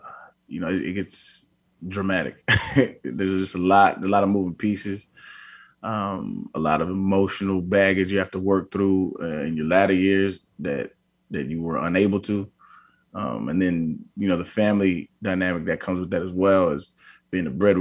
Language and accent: English; Albuquerque, New Mexico, United States; also born or lived in San Diego, California; Grew up in Albuquerque, New Mexico. Went to high school in San Diego, so I kind of rep both. Both kind of rep me. So I call both home.